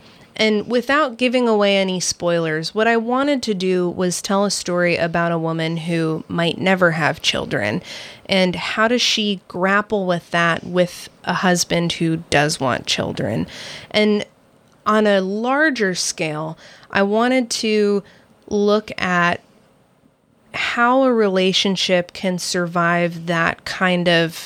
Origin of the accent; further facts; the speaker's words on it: Port Townsend, Washington, United States; I grew up in Port Townsend, so I'm very much of the small town. I like the pace of a small town. And at the time I was writing this book, I was living on the Seattle side